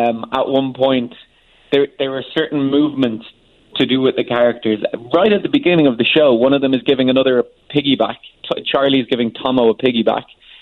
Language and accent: English; Dublin, Leinster, Ireland; Indeed, yes. I'm from Dublin.